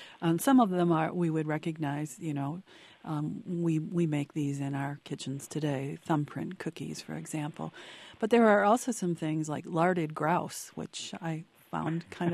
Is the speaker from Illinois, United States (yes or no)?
yes; Rockford, Illinois, United States; I grew up in Rockford, where there's quite a big Italian population of people of Italian descent.